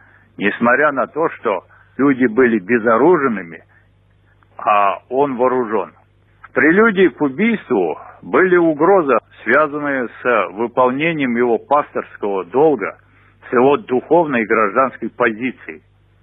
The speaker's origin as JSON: {"language": "Russian", "region": "Moscow", "country": "Russia", "said": "сожалею, как москвич, о случившем"}